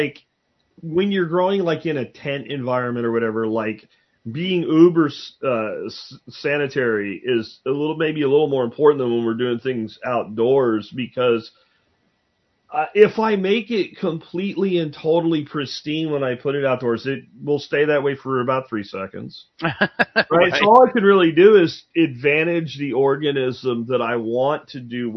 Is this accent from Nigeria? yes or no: no; Pennsylvania, United States; Where I grew up in Pennsylvania, we picked mushrooms in spring, summer, and fall.